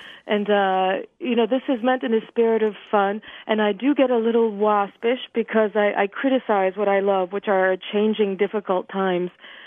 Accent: Midwest, United States; Well, I grew up in the American Midwest in college towns, and my parents were really young and idealistic and ambitious

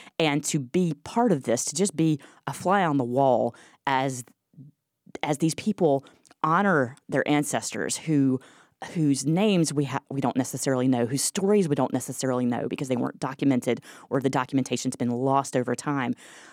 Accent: Macon, Georgia, United States; I have, and I grew up in Georgia, but I've got to tell you, this history was not taught when I was in school. I went to public schools in Macon.

